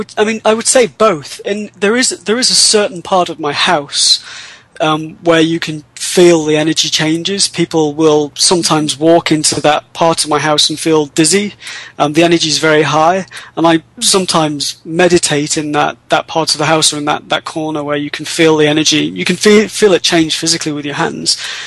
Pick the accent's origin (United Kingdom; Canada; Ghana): United Kingdom; now in United States; I'm British, but I live in Tennessee, and when I moved here, I was just fascinated by the extreme weather systems. And I live next to the Smoky Mountains